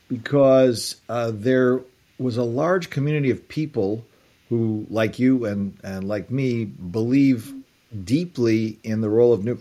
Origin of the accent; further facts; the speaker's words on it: Ohio, United States; And I'm from Ohio.